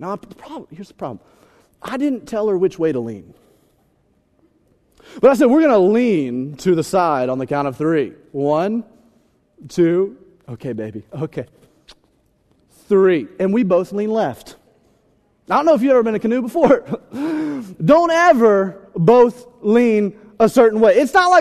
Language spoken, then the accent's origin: English; Alabama, United States; I felt a little bit like a redneck, kind of at home, you know, because I grew up in Alabama.